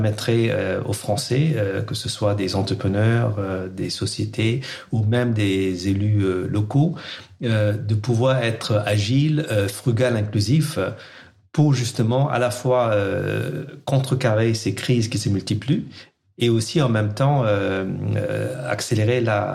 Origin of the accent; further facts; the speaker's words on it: Pondicherry, Puducherry, India; moved away as an adult; also born or lived in United States; now in France; En ce moment, j'habite en France, mais je suis né et j'ai grandi à Pondichéry, une ancienne colonie française dans le sud de l'Inde. Et je suis venu faire mes études supérieures en France entre 1989 et 95. Et ensuite, j'ai immigré aux États-Unis où j'ai vécu 22 ans.